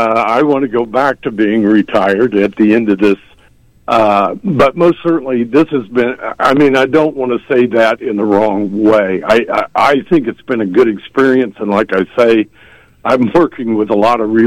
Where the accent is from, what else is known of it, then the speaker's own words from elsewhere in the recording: Emporia, Kansas, United States; Of course, I grew up in Emporia.